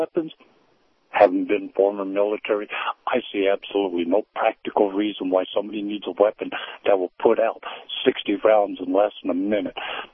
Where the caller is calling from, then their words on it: Colorado, United States; Yeah, I'm from Colorado. Just to let you know, I am a disabled veteran of the Army from several wars ago